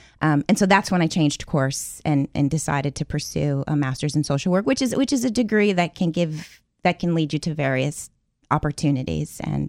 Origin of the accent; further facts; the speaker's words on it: Alaska, United States; now in Washington, D.C., United States; upbringing, which is of course so different from where I am now in Washington, D.C.